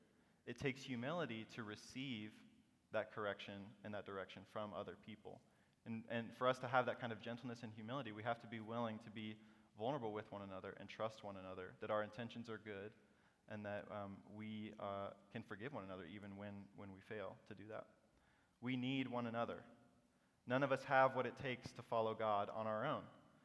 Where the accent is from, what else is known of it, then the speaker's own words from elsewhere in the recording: Illinois, United States; I grew up in Illinois and went to college there, and I moved out here after school.